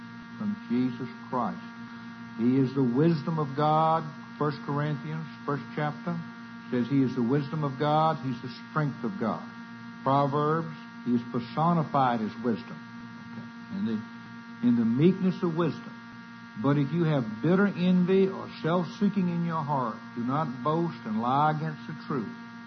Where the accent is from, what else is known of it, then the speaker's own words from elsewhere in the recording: the South, United States; Now, I was raised in the South, on a cotton plantation.